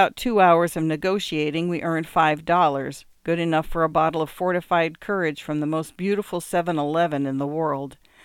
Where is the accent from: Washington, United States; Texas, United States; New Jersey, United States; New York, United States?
Washington, United States; Spokane; now in Seattle, United States; my people have lived within a 100-mile radius of Spokane, Washington, for at least 10,000 years. I grew up in Spokane, moved to Seattle 23 years ago for college